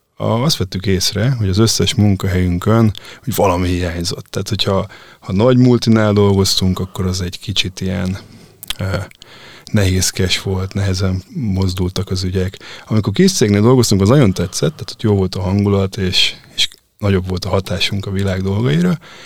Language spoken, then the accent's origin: Hungarian; Pécs, Baranya, Hungary; egyébként magam is pécsi származású vagyok